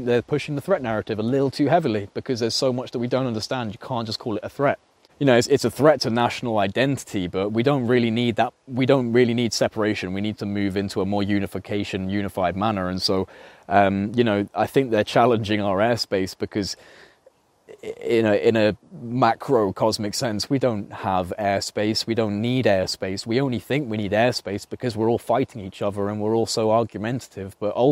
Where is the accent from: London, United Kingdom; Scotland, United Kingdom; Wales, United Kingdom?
Wales, United Kingdom; accent: English; also born or lived in Reading; I've still got quite a British accent, an English accent. But I was born in Reading originally, but I bounced around. I lived most of my life in Wales as a child, to be honest. But I just didn't really pick up the accent.